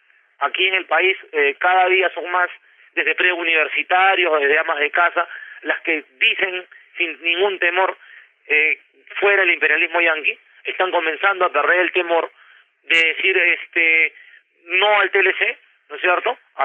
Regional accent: Peru; me siento muchísimo más peruano después de haber estado con los compañeros cocaleros.

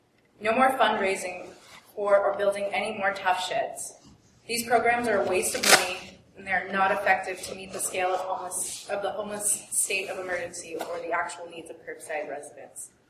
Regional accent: California, United States; I'm housing insecure, and I'm a musician from the Bay

